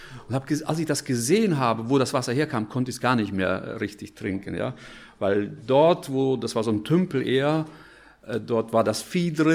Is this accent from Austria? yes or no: no; Siberia, Russia; als ich als Kind heranwuchs, ich bin in Sibirien geboren und aufgewachsen